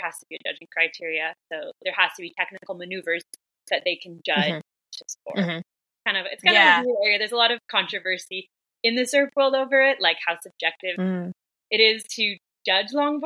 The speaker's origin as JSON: {"language": "English", "town": "San Diego", "region": "California", "country": "United States", "tie": "born or raised there", "said": "I grew up watching people in San Diego, like Joel Tudor"}